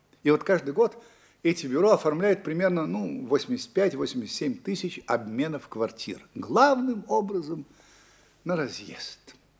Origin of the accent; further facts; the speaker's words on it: Moscow, Russia; как москвич, влюбленный в свой город. Других я, положим, и не знаю. Я вырастал в Москве. Немножко помню старую Москву. При мне Москва росла и молодела, и стала тем, что она есть сегодня, столицей мира.